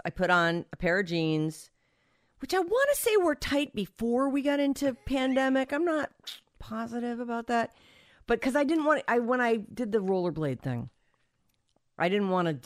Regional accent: East Coast, United States; Well, I grew up on the East Coast.

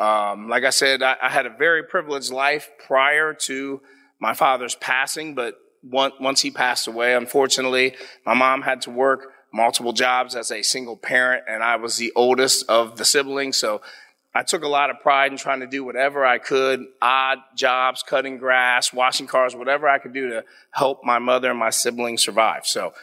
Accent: Columbus, Ohio, United States; I'm a proud, born and raised Columbus native, South Side. And growing up on the South Side, I had two different lives. First, I grew up in German Village.

